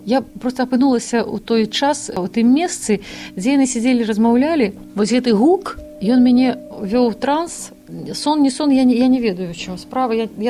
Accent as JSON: {"language": "Belarusian", "town": "Damashevichy", "region": "Brest Region", "country": "Belarus", "also_born_or_lived": "Baranavichy", "said": "Лічуся я, што нарадзілася ў Баранавічах, але сама лічу сябе дамашоўкай. Гэта вёска 10 кіламетраў ад Баранавіч, Дамашэвічы, дзе нарадзіліся мае бацькі."}